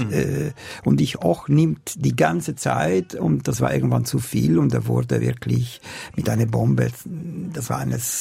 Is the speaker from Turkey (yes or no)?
no; Italy; accent: Swiss; German is a second language; Aber in Deutschland, Sie denken alle, dass ich Schweizer bin, weil Sie erkennen meine helvetische Akzent in das Deutsche sofort und haben Leute, die mich nicht kennen, wären nie auf die Idee gekommen, dass ich Italiener bin